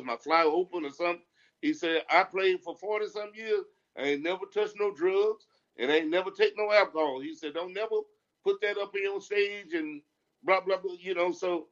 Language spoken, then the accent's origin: English; Arkansas, United States; But, you know, I came from Arkansas. So my people raised me on